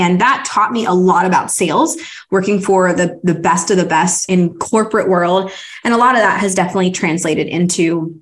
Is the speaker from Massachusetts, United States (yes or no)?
no; Pennsylvania, United States; moved away as an adult; I grew up in Pennsylvania and I couldn't get a full-time teaching position. So I moved to Arizona.